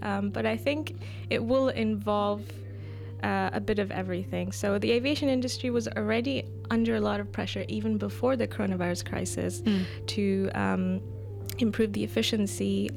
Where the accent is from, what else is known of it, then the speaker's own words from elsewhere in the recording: Canada; growing up in Canada, we learned about